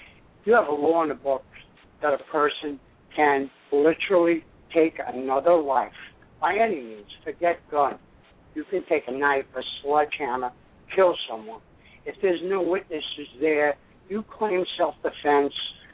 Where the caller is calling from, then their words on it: Albany, New York, United States; Hi, Michael. Welcome back. … off in Albany, New York. How you been?